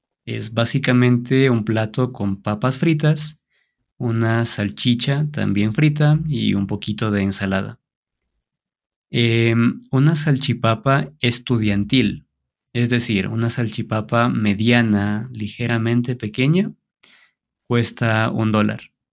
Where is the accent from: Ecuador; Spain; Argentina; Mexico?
Ecuador; A ver, yo diría que en general somos personas súper amistosas. Es interesante, pero si tú visitas Ecuador y conver